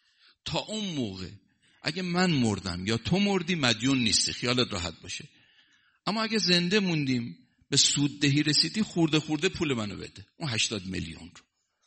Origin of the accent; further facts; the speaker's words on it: Mashhad, Razavi Khorasan, Iran; من مشهدیم، همسایت که بودم